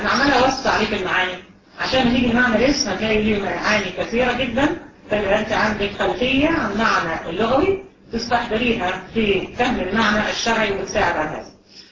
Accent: Egypt; واحدة بالمريضة عندنا في مصر ان حد يكون مريض ويبقى كويس نقول ايه؟

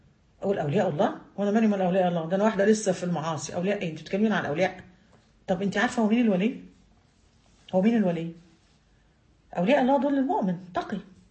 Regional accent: Egypt; بس هي عندنا في مصر احنا احزان عندنا راسخه والافراح زائله

